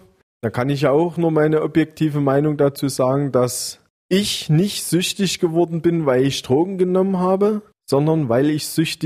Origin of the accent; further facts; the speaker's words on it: East Germany, Germany; ich komme ja hier aus dem Osten, aus der Nähe Tschechiens und so.